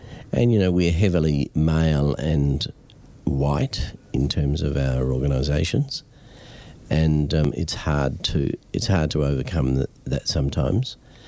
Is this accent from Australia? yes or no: yes; Adelaide, South Australia, Australia; I was from Adelaide, not from Melbourne.